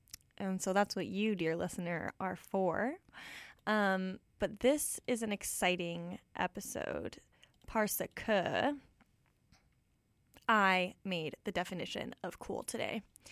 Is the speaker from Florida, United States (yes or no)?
no; New York, United States; I think this is funny because I grew up in New York State, and New York City is not the capital of New York State.